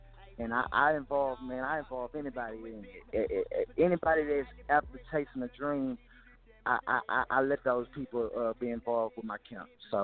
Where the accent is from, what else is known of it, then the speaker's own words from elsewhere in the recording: Houston, Texas, United States; I was just proud to say I was from Houston.